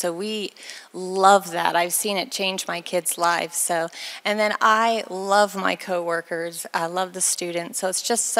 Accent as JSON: {"language": "English", "country": "Philippines", "tie": "born or raised there", "said": "I grew up in the Philippines as an MK"}